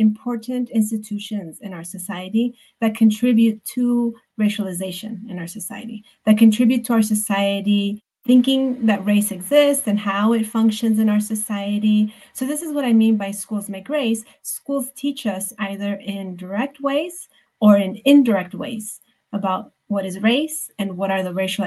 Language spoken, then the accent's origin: English; Arizona, United States; And at the time I was living in Arizona, I grew up in Arizona, and Arizona banned bilingual education when I was an undergrad.